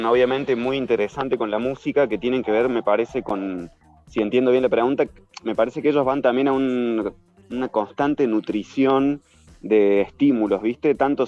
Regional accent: Córdoba, Argentina; moved away as an adult; now in Madrid, Spain; ya estoy instalado hace unos 5 años en España, 4 en Madrid. Soy cordobés y nada, viví toda mi vida ahí en Córdoba

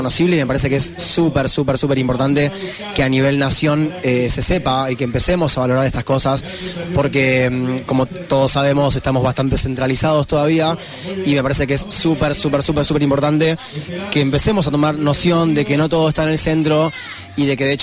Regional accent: Rosario, Santa Fe, Argentina; yo soy de Santa Fe, soy de Rosario.

